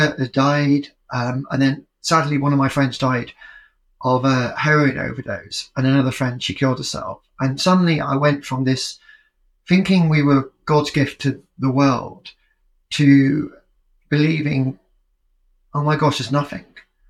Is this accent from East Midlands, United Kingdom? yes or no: no; Yorkshire and the Humber, United Kingdom; And I was growing up in Yorkshire at a very exciting time